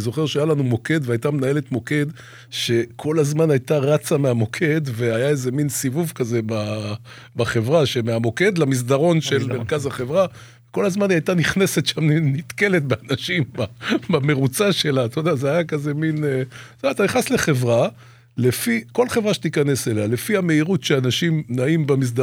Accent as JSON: {"language": "Hebrew", "town": "Ramat Gan", "region": "Tel Aviv District", "country": "Israel", "said": "אני באתי מרמת גן, ממרכז רמת גן"}